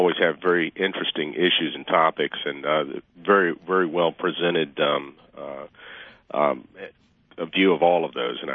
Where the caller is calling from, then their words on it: Roanoke, Virginia, United States; I'm calling from Roanoke, Virginia.